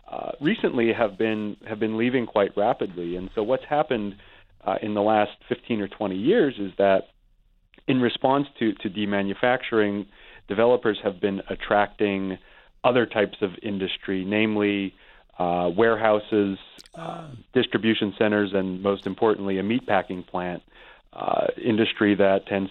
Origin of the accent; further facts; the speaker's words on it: Hazleton, Pennsylvania, United States; Hazleton, Pennsylvania is, in fact, my hometown. It's where I grew up